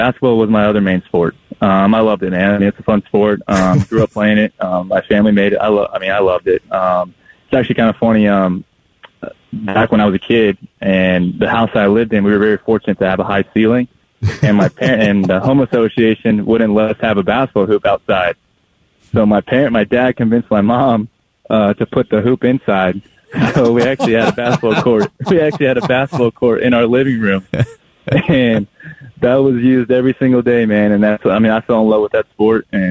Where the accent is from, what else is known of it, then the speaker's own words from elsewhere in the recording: Las Vegas, Nevada, United States; I'm born and raised in Las Vegas.